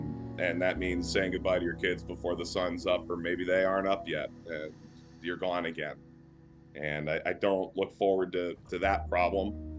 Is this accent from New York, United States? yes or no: no; Cleveland, Ohio, United States; I grew up in Cleveland, so I grew up in the LeBron James era.